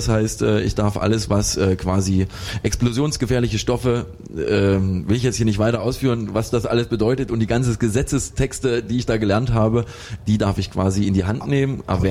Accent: Tambach-Dietharz, Thuringia, Germany; now in Erfurt, Germany; Ich komme aus Tambach-Dietharz, ja.

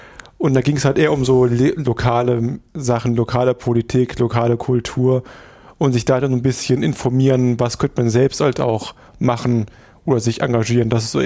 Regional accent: Erfurt, Thuringia, Germany; weil ich komme hier aus Erfurt.

